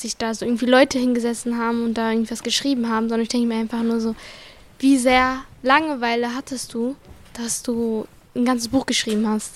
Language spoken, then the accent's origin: German; Morocco; Ich würde sagen, ich bin Marokkanerin mit einem deutschen Pass. Ich würde nicht direkt sagen, ich bin deutsch, aber zum Teil, also nicht hundertprozentig, würde ich sagen.